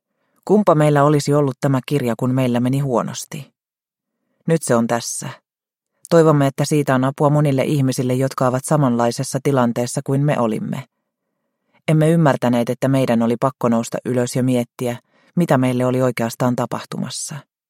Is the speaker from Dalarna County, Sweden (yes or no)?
yes; Ludvika, Dalarna County, Sweden; born there; Olen syntynyt Ludvikassa vuonna 1961. Olin lapsena hyvin ujo